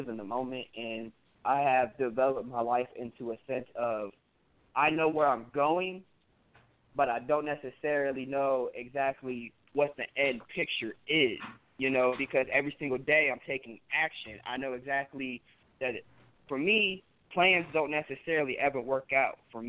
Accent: Texas, United States; No. Scout's from Vermont. I'm from Texas.

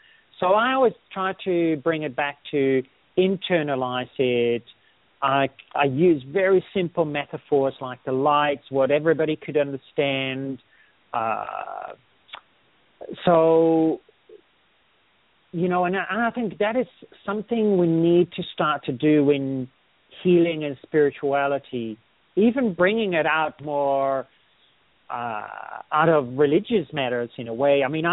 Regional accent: Netherlands; is a Dutch name. I'm originally from the Netherlands

